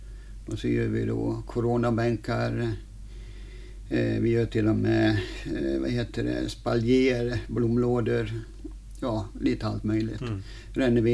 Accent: Borlänge, Dalarna County, Sweden; also born or lived in Nynäshamn / Kristinehamn; Men man kan ju säga att jag har bott i Borlänge sedan jag var 1,5 år. Man kan ju säga att man är från Dalarna då.

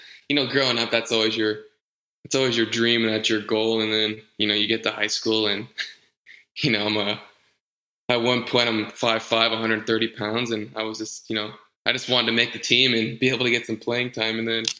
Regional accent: California, United States; I'm from NorCal, so it would, the summers would get pretty hot. So, but I'm down in Southern California now, so it's a little cooler.

